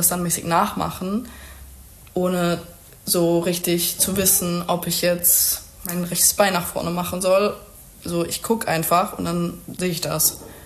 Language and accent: German; Germany; ja, woher kommst du eigentlich? Und dann meinte ich immer so, ja, Deutschland